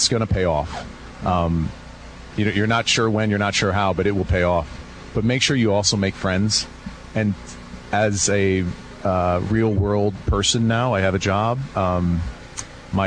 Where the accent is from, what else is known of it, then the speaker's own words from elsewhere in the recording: Pennsylvania, United States; I'm away from Pennsylvania and Penn State and my family and friends that are back here.